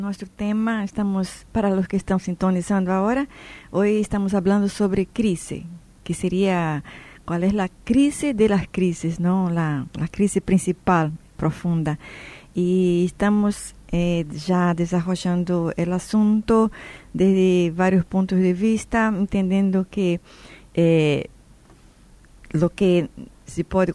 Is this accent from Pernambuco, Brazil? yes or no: yes; Recife, Pernambuco, Brazil; Me fui a visitar la ciudad de la cual soy natural, ¿no? Yo nací en Recife, en el norte.